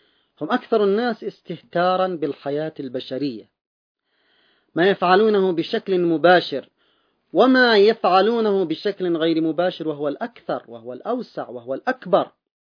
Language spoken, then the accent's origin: Arabic; Yemen; بلدنا اليمن